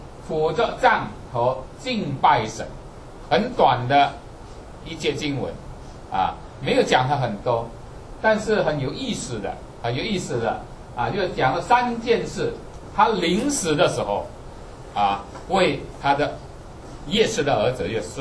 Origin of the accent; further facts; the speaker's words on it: China; 我们中国人很注重啊，坟墓是很注重啊。